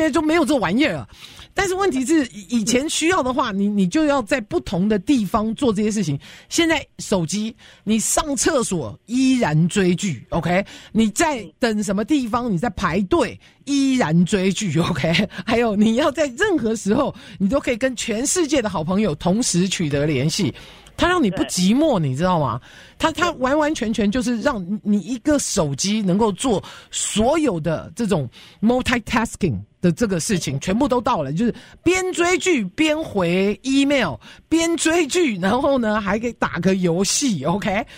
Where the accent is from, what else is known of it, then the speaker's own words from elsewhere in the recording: United States; also born or lived in Taiwan; 我虽然在台湾出生哦，但是我实际的生活年纪哦是在美国长，所以我回到台湾我只有语言通而已